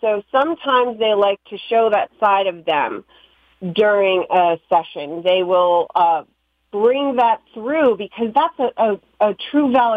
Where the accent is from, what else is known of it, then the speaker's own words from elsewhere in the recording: New York, United States; No, I'm actually, as you said, I'm from New York, 2 hours away.